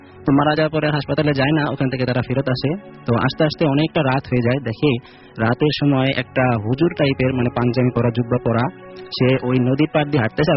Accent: Kotalipara, Dhaka Division, Bangladesh; now in Dhaka, Bangladesh; আমি মিরপুর থেকে এসেছি। আমার দেশের বাড়ি গোপালগঞ্জ জেলার কোটালীপাড়া উপজেলায়।

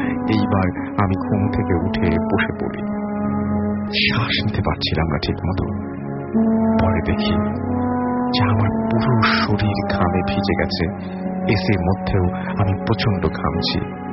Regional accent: Chandpur, Chittagong Division, Bangladesh; now in Dhaka, Bangladesh; আমি ঢাকাতেই থাকি, বাট আমার হোম টাউন চাঁদপুর সদরে

